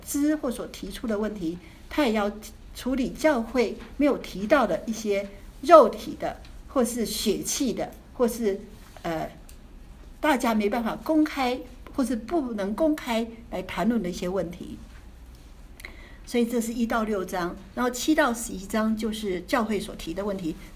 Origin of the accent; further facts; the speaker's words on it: Taiwan; 老实讲我是从台湾来的